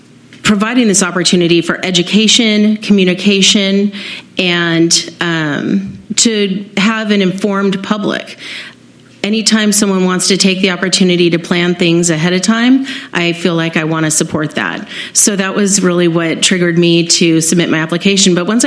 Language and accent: English; California, United States; I'm a resident of rural Rio Grande. I work in Oceano and Pismo Beach. I was born and raised in San Luis Obispo County.